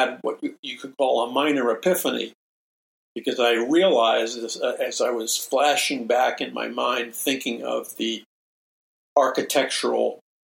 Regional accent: New York City, New York, United States; I grew up in New York City, and the United Nations, they started to build it.

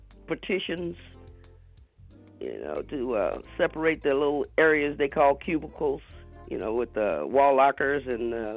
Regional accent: Augusta, Georgia, United States; As a black growing up in Augusta, you, like I said, you stayed in your space.

